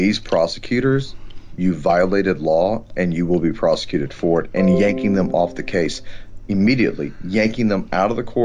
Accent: Texas, United States; You would not see a Kenosha in my home state of Texas.

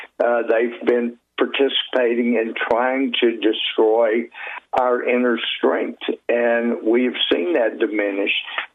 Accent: Texas, United States; I grew up in Titus County, immediately north of there.

